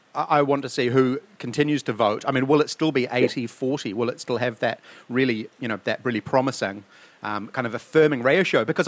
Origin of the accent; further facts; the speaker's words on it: Ponsonby, Auckland, New Zealand; From my childhood, growing up in Ponsonby in the 70s and 80s, when it was a much more interesting suburb than it is now